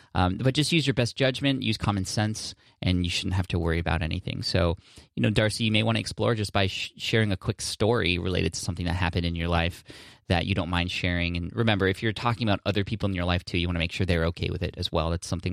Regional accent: San Diego, California, United States; Like I always mention I'm from San Diego

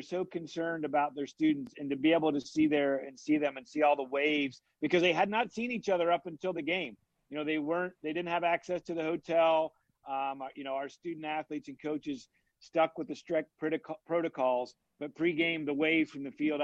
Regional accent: West Virginia, United States; I spent my life trying to be Jerry West growing up in West Virginia.

